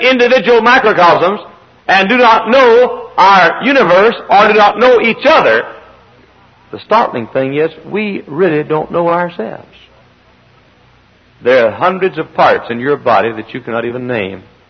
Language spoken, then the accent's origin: English; Texas, United States; now in Indiana, United States; I grew up in Texas where the stars at night are big and bright.